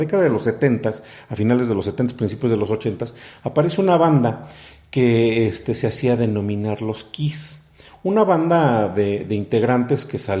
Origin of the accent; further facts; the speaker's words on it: Mexico; somos como mexicanos pues muy, muy arraigados a muchas cosas a veces bonitas